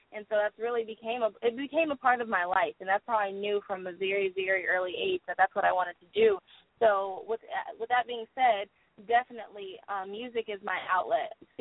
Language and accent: English; Houston, Texas, United States; But I'm a 19-year-old, and I'm from Houston, Texas.